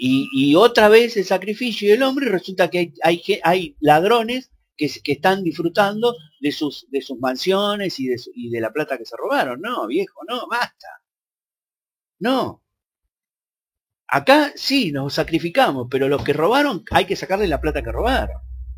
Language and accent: Spanish; Argentina; yo me sacrifico por el país porque soy argentino y la celeste y blanca la llevo en el corazón